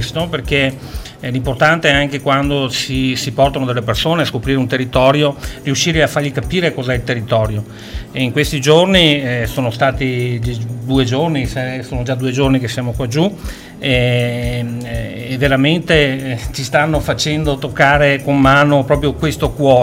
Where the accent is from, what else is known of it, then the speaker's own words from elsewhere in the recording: Bassano del Grappa, Veneto, Italy; Noi siamo di Bassano del Grappa, quindi siamo proprio veneti doc